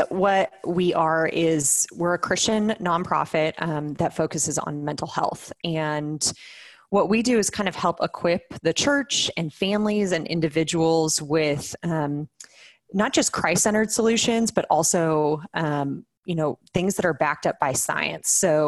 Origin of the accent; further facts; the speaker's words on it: California, United States; So I am actually originally from California. So moved here a couple of years ago with my husband, who is from here.